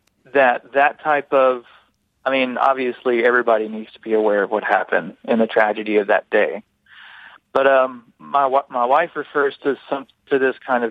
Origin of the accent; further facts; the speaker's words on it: Mississippi, United States; now in Columbia, United States; So I grew up in Mississippi, and I was in high school. I was 15 years old.